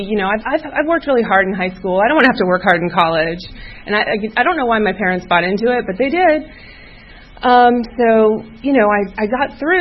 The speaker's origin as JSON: {"language": "English", "town": "Atlanta", "region": "Georgia", "country": "United States", "said": "And basically, you know, I'm from Atlanta. I am an only child of parents who are still married and who are great."}